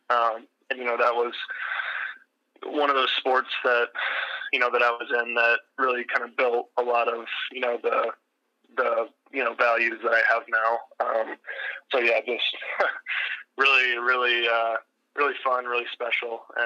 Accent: Pella, Iowa, United States; You know, I'm from Pella, and I, you know, I obviously hold that, you know, pretty close to me still.

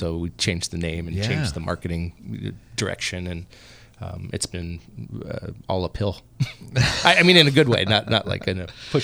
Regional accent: San Ramon, California, United States; And, and I grew up in the East Bay in San Ramon, so they were really hitting up, Napa Valley in the early 80s.

